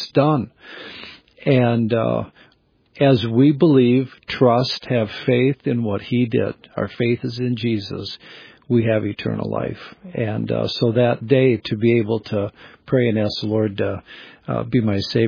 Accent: Oshkosh, Wisconsin, United States; I was raised in Oshkosh, Wisconsin

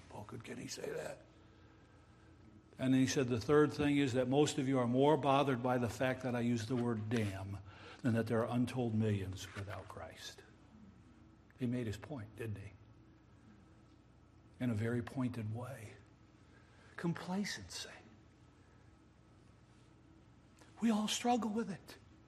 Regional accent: Holland, Michigan, United States; I grew up in West Michigan. Holland, Michigan

